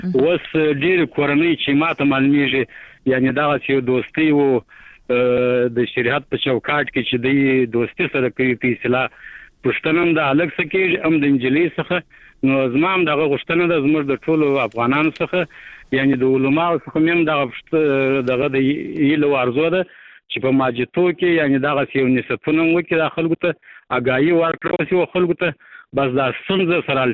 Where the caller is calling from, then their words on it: Kandahar, Afghanistan; ما د شایسته کندار څخه د ټلیفون په کرښه